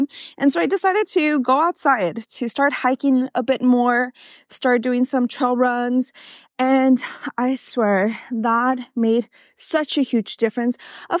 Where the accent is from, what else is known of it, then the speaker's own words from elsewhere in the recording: Ixmiquilpan, Hidalgo, Mexico; I was born in Mexico in a little town called Ixmiquilpan Hidalgo. We were very, very, very poor.